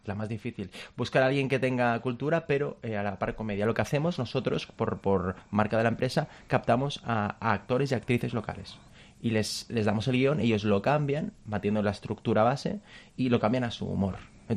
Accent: Valencia, Valencian Community, Spain; Murió en mi ciudad natal, en Valencia.

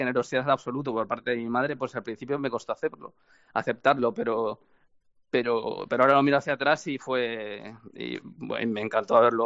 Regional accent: Galicia, Spain

